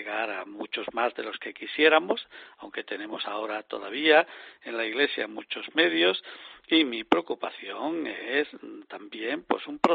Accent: Olivenza, Extremadura, Spain; Somos vecinos los extremeños, pero los oliventinos, hijos de España y nietos de Portugal.

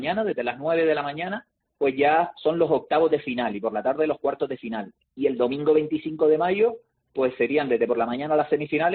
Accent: Canary Islands, Spain; Como canario, pues me encantaría que las parejas de aquí, que algunas lleguen lo más alto posible.

